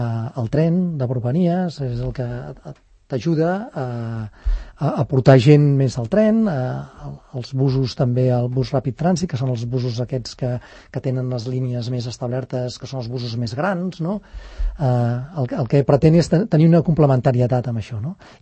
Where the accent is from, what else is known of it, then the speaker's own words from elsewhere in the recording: Olesa de Montserrat, Catalonia, Spain; Nosaltres vàrem néixer a Olesa, som d'Olesa de Montserrat.